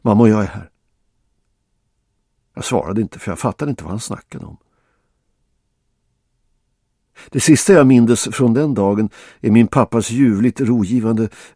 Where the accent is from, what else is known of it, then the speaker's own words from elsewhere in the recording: Bosnia & Herzegovina; moved away; Min uppväxt och min barndom i Bosnien har jag vackra minnen av.